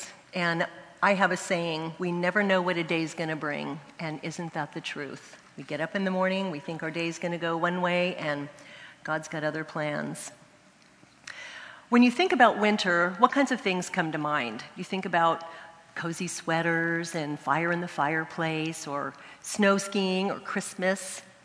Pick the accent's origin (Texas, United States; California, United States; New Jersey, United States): California, United States; I'm from the Bay Area